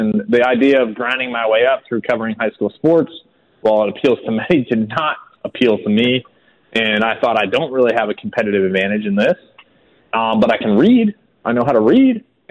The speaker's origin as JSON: {"language": "English", "region": "Rhode Island", "country": "United States", "tie": "born or raised there", "said": "I grew up in the Ocean"}